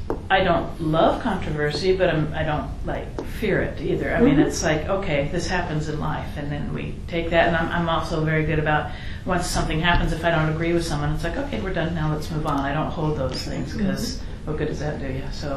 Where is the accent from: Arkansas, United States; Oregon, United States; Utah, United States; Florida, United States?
Oregon, United States; Portland; also born or lived in Alaska; I grew up in the Portland, Milwaukee area, and. We used to go to the beach, and my fondest dream in my life was to live at the beach and live on the Oregon coast.